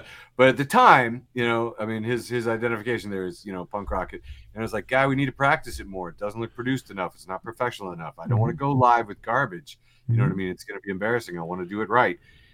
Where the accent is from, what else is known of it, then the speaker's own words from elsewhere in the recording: United States; I'm an American